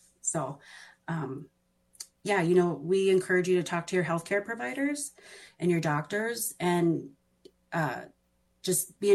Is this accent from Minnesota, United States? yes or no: yes; Minneapolis, Minnesota, United States; Born and raised in South Minneapolis, still a South Minneapolis resident.